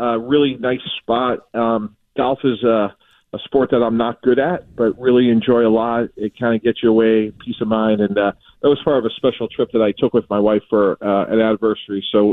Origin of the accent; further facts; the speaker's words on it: Needham, Massachusetts, United States; I grew up in Needham, Mass. with a dream.